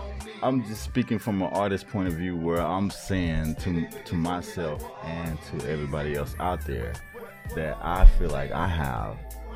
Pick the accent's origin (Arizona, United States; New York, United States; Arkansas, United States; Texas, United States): Texas, United States; Houston; I'm from Houston, Texas, born and raised east side of Houston, off of I-10 East, going toward Baytown, Beaumont.